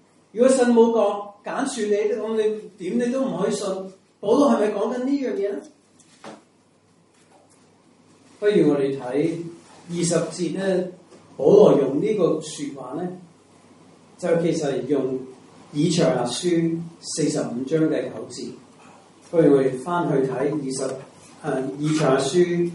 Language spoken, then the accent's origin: Cantonese; Macau; born there; 点解我澳门出世唔系香港出世？